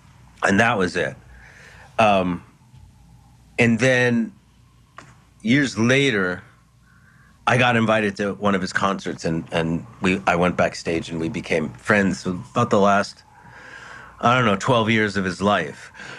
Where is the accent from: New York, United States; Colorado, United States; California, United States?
New York, United States; as a fan, as a New Yorker, as a fellow artist